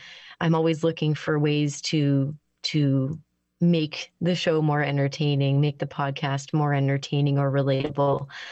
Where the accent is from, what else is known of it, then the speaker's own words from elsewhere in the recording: New Brunswick, Canada; moved away as an adult; also born or lived in Ontario / Alberta / British Columbia; now in Nova Scotia, Canada; So I'm from New Brunswick. I went to college in Ontario. I lived in Alberta for a brief stint, and then I lived in BC for a handful of years. And then I came out back out west, and now I've been in Nova Scotia for about a decade now.